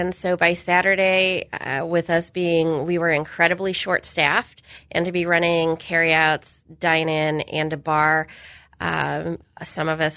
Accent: Galesburg, Illinois, United States; Galesburg is my hometown, so that is something that will remain.

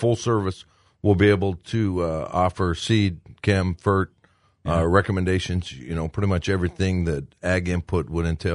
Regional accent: Nebraska, United States; moved away as an adult; Originally, I'm from Western Nebraska.

